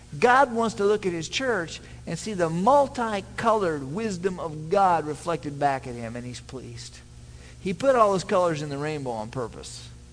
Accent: Kansas City, Midwest, United States; born there; I'm from Midwestern roots. I was born in Kansas City. That's about as Midwestern as you can get. My tribe all come from Kansas for a few generations gone back.

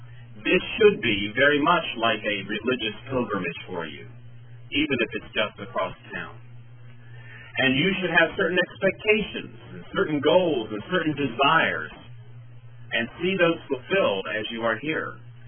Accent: Roanoke, Virginia, United States; I grew up in Roanoke, Virginia, which is in the shadow, it's a 50-mile shadow, of Jerry Falwell's Liberty Baptist Church.

